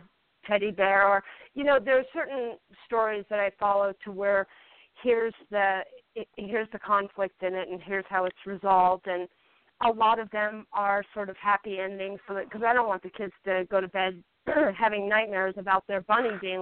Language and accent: English; Santa Fe, New Mexico, United States; My hometown is Santa Fe, New Mexico.